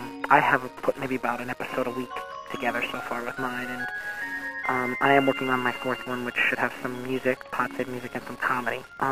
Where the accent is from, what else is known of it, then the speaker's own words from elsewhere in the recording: New York, United States; now in Little Rock, United States; I'm from New York, although I'm currently in Little Rock at the moment, Little Rock, Arkansas, that is.